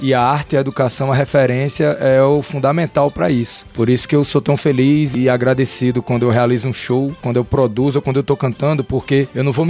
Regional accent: Northeast Region, Brazil; eu venho do Nordeste, né? Venho do sertão, lá da região do Cariri. Uma região que, além das fronteiras dos estados, tem uma identidade muito forte. E eu tenho a sorte de ter nascido nesse lugar

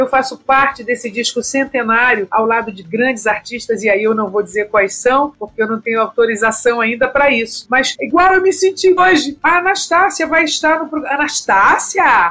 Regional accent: Maranhão, Brazil; Eu sou maranhense

